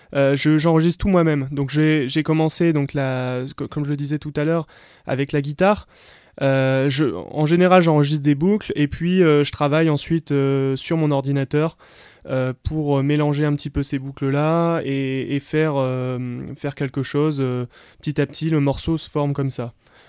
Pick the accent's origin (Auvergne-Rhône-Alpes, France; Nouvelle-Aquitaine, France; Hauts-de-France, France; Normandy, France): Hauts-de-France, France; Lille; donc je viens de Lille.